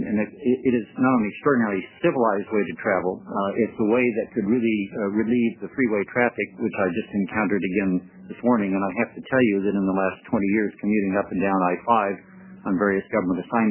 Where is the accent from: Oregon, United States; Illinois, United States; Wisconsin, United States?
Oregon, United States; Medford; I grew up in Medford